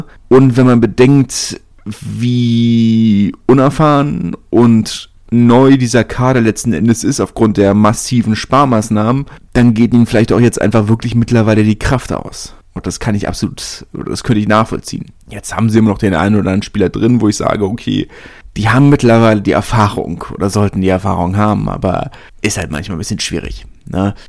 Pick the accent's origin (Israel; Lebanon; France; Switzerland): France; southern France; es gibt in Frankreich sehr viele Leute, die Spanisch können, gerade bei, in Anführungszeichen, bei uns im Süden.